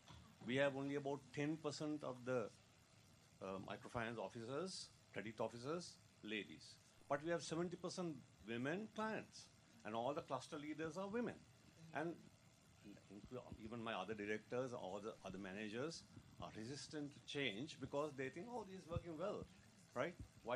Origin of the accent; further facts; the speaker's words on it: Sri Lanka; English is a second language; from Sri Lanka.